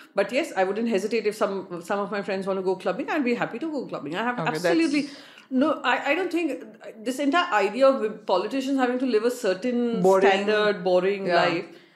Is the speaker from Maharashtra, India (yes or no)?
yes; Mumbai, Maharashtra, India; But otherwise, I come from Mumbai